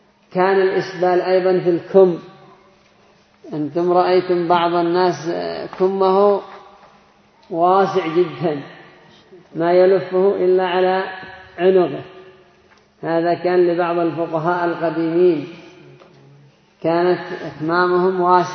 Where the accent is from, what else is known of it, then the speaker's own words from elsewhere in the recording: Yemen; عندنا في اليمن هذه الجنبية بس قد صارت يعني مألوفة عند الناس